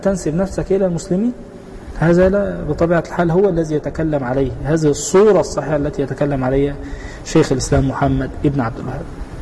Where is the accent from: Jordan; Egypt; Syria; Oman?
Egypt; هذه حقيقة زي ما بنقول عندنا في مصر مربط الفرس